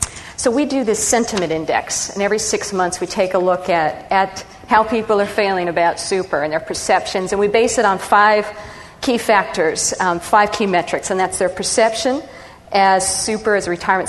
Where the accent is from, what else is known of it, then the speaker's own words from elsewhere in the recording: Nebraska, United States; Because I was a kid from Nebraska. I'd only been on one plane in my life.